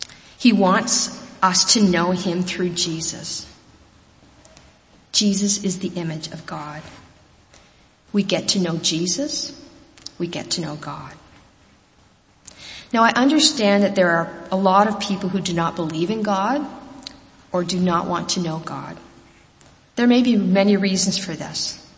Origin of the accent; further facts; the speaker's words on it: Guelph, Ontario, Canada; I grew up in First Baptist Church in Guelph, in a congregation very similar to this.